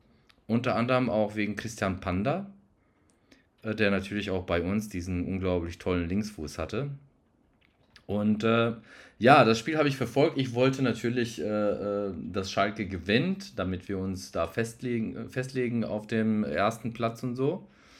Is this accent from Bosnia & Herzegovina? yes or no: yes; Sarajevo, Bosnia & Herzegovina; Ich bin ja aus Sarajevo, Bosnien-Herzegowina.